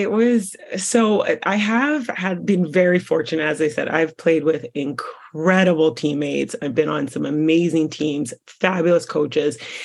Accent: Coquitlam, British Columbia, Canada; I grew up in Coquitlam. I love to play soccer.

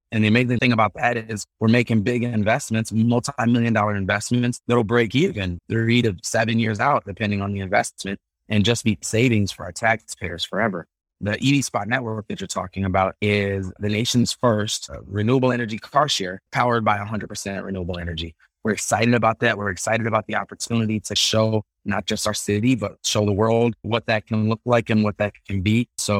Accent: St. Paul, Minnesota, United States; When I was a child growing up in St. Paul, it would freeze kind of in November in the fall, and it would thaw in the springtime.

